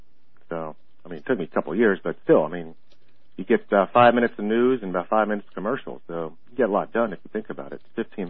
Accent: Tallahassee, Florida, United States; I was from Tallahassee. I used to work for the Tallahassee Memorial Regional Hospital as a counselor

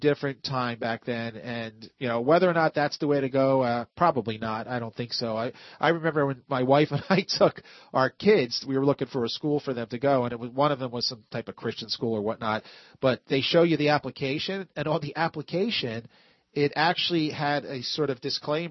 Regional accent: Philadelphia, Pennsylvania, United States; I grew up in South Philly, actually, where Rocky was filmed. It was literally, I was on 9th and Winton Street.

